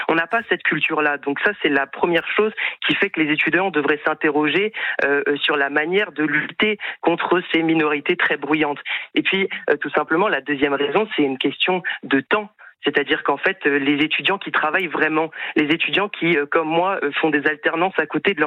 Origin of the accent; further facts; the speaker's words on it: Brittany, France; Non, moi, je suis du Finistère Nord et je suis arrivé.